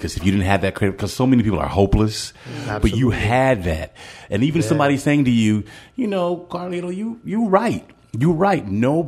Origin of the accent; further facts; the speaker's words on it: Compton, California, United States; When I was talking, I used to say, I grew up in Compton.